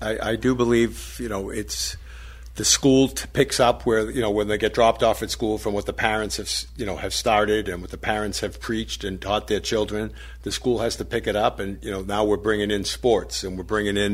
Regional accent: Boston, Massachusetts, United States; born there; now in Pittsburgh, United States; Well, I was born in Boston.

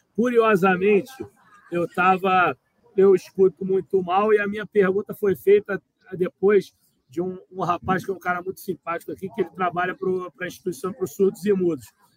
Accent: Rio de Janeiro, Brazil; nós somos cariocas, nós porra, sofremos com calorão aí

